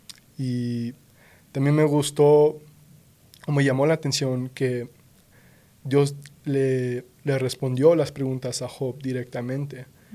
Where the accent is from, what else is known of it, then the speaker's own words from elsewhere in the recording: Denver, Colorado, United States; also born or lived in El Paso, Texas; Nací en El Paso, Texas, pero crecí toda mi vida aquí en Denver, Colorado. Desde que tenía 3 meses, por ahí, un año.